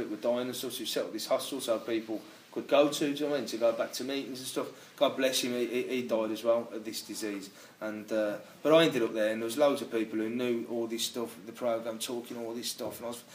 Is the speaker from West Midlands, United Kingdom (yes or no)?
yes; Birmingham, West Midlands, United Kingdom; I'm from Birmingham